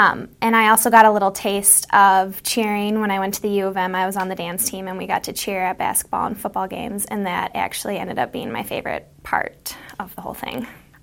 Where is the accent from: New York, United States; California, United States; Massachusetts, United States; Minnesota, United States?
Minnesota, United States; Blaine; I'm from Blaine, Minnesota, and I am a rookie.